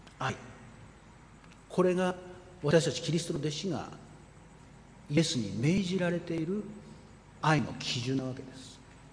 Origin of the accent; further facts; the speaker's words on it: Nagaoka, Niigata, Japan; 場所はどこかと言いますとですね、私の田舎、新潟県長岡市の実家の近くにある食堂なんですね。